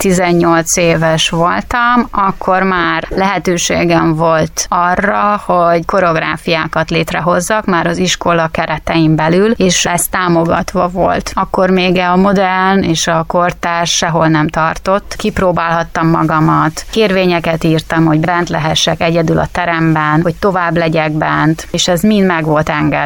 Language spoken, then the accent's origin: Hungarian; Vojvodina, Serbia; Újvidék mellett egy kis faluban nőttem fel, Újvidékre mindig beutaztam, családi ház, udvar, kutya, macska, tér, levegő